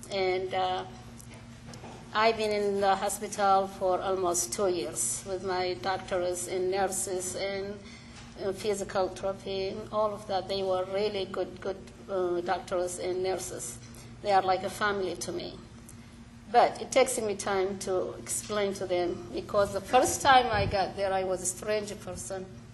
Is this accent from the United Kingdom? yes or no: no; Ethiopia; English is a second language; I am from Ethiopia.